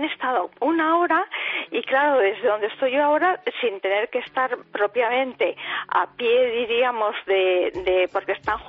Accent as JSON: {"language": "Spanish", "region": "Aragon", "country": "Spain", "said": "Yo es que soy aragonesa"}